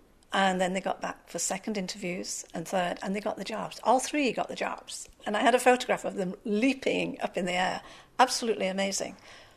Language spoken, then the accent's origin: English; England, United Kingdom; moved away; Being extremely English, I never thought that my Union Jack would come down from my office and leave England.